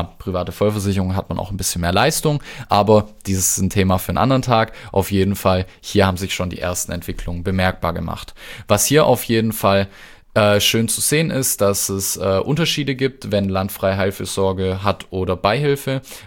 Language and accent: German; Stuttgart, Baden-Württemberg, Germany; Das ist so bei mir im Süden, ich komme ja aus Stuttgart